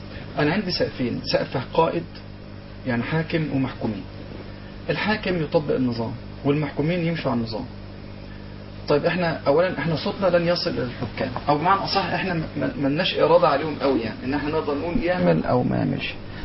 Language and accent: Arabic; Sandoub, Dakahlia, Egypt; النهارده عندنا احنا في قريتنا احنا حته اسمها سندوب